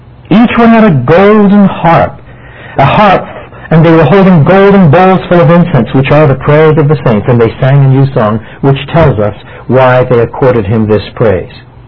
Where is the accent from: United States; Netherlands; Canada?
Canada; Quebec; I was brought up in French Canada. I went into Northwest Saint Joseph in Montreal